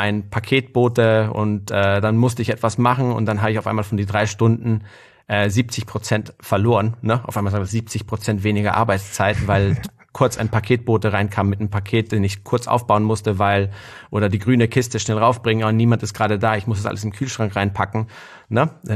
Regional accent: Guatemala; Es ist meine Guatemala, ich bin in Guatemala aufgewachsen.

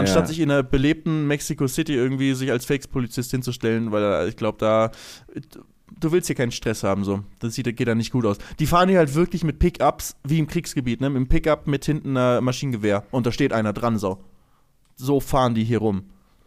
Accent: Lübeck, Schleswig-Holstein, Germany; Mein Öl fällt in Lübeck, wo ich aufgewachsen

